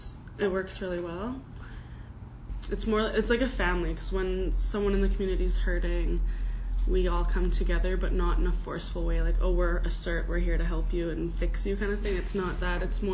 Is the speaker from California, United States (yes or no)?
no; Sumas, Washington, United States; I'm from Sumas, and there's been a train of suicides for a long time, so I feel like this helped me better understand where my community was coming from.